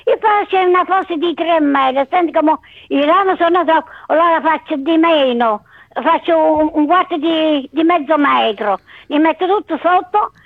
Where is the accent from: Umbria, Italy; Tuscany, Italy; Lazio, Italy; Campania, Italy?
Campania, Italy; Naples; Io sono di Napoli.